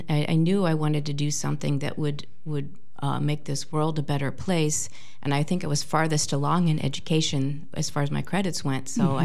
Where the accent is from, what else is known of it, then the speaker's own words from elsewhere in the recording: Peoria, Illinois, United States; born there; moved away as an adult; also born or lived in Sedona, United States / Flagstaff, United States; I was born in Peoria, Illinois. And I moved out west in my early 20s and was out in Sedona and Flagstaff for about 10 years